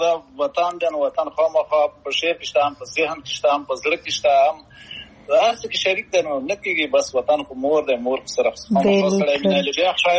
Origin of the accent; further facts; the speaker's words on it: Haryob, Paktia, Afghanistan; now in United Arab Emirates; زه خو خپله د پکتیا د هاریوب یم، او د هاریوب ولسوالۍ کې یو کلی دی چې کورکی ورته وایي، هغه هلته مې خاپوړې کړي.